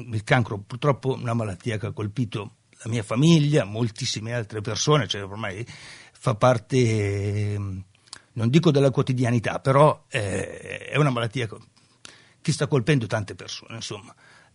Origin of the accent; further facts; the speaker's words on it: Buscate, Lombardy, Italy; un progetto che parte anche questo dal mio paese di Buscate